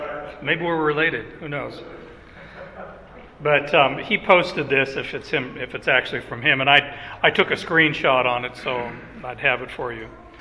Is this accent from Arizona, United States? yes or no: yes; Arizona, United States; I grew up in Arizona. I saw it snow one time.